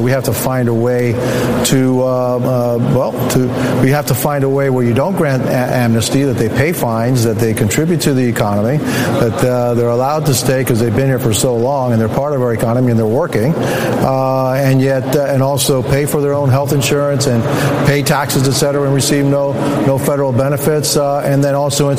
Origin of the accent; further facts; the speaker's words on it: Miami, Florida, United States; And look, I come from Miami. We have, it's 70% Hispanic.